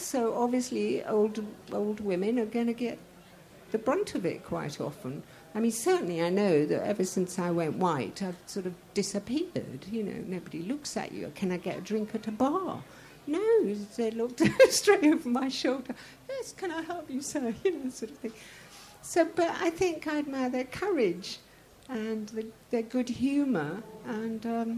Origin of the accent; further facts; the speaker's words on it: Iran; I'm exotic and I'm from Persia